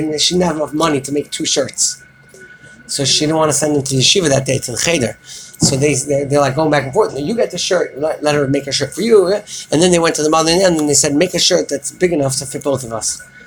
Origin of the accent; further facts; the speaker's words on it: Baltimore, Maryland, United States; I was going to say, I'm from Baltimore, so.